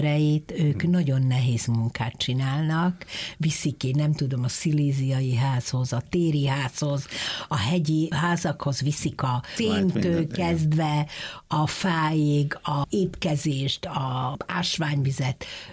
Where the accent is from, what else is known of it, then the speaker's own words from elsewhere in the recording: Banská Bystrica, Banská Bystrica Region, Slovakia; Én Besztercebányai vagyok, ott születtem, ott éltem, ott végeztem be az egyetemet